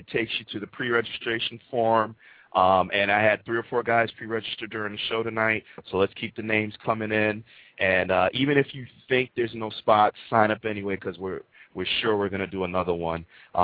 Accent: Bristol, Connecticut, United States; See, I grew up in Bristol, Connecticut, home of ESPN.

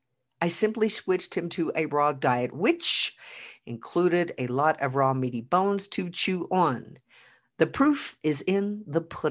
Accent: Oklahoma, United States; I've been gone back to Oklahoma, my hometown, for a funeral

